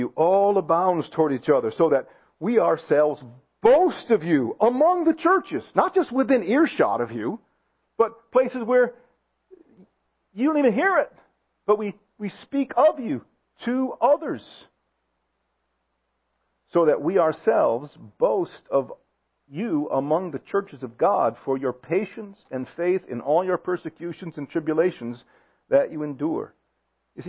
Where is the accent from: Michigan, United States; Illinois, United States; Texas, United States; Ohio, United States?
Michigan, United States; I'm from Michigan. And in many ways, Michigan in general, Detroit in particular, was built by Henry Ford.